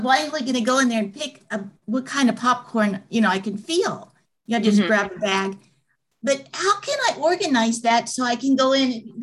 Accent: Kansas, United States; from Kansas.

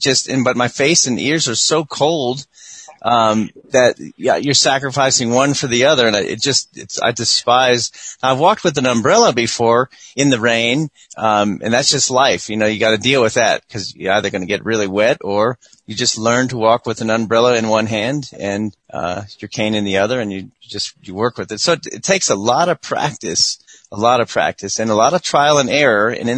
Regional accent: Florida, United States; And I'm from Florida, so this is it's only been here 10 years, so it's a whole new environment for me

